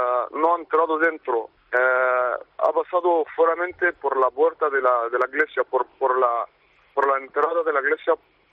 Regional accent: Cairo, Cairo Governorate, Egypt; born there; Spanish is a second language; Sí, en el Cairo.

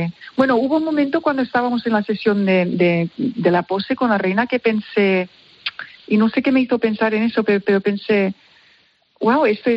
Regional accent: Spain; soy española

